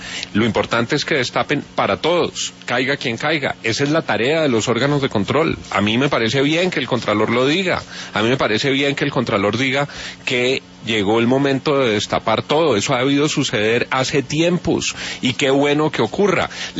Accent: Colombia; lo recibo con alegría como colombiano

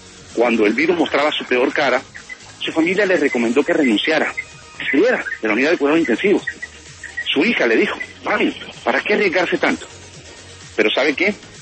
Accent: Barranquilla, Atlántico, Colombia; en mi tierra, en Barranquilla

